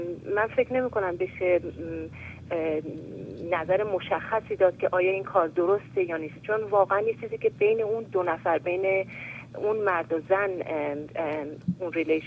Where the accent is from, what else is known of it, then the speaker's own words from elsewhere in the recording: Iran; تنها کاری که میتونم به عنوان یک ایرانی انجام بدم